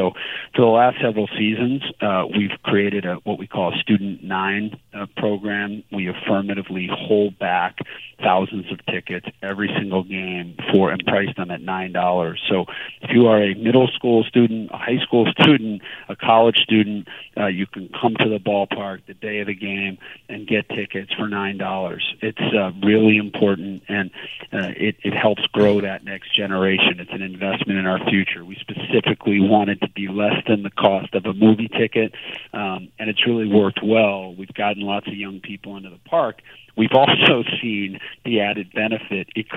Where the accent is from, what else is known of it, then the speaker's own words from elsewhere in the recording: New England, United States; growing up in New England, fell in love with the Red Sox